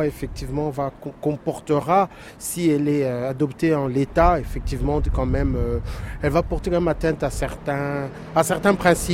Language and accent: French; DR Congo; Moi, je suis originaire de République démocratique du Congo. Donc quand je suis arrivé ici, c'était déjà la République démocratique du Congo